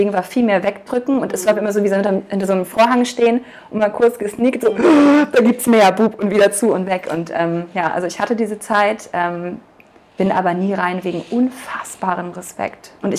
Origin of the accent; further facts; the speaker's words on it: Cologne, North Rhine-Westphalia, Germany; ich komme ursprünglich aus Köln